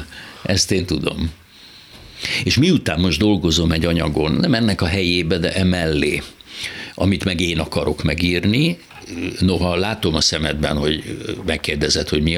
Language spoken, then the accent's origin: Hungarian; Hungary; mint magyar, de legalább olvasni németül tudó színész